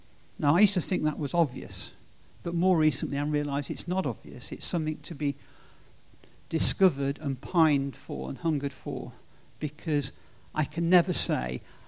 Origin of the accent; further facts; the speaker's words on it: Leicester, East Midlands, United Kingdom; also born or lived in Norwich; I'm from Leicester.